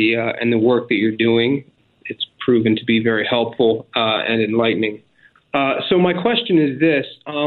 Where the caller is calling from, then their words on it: Abu Dhabi, United Arab Emirates; I'm calling from Abu Dhabi in the UAE.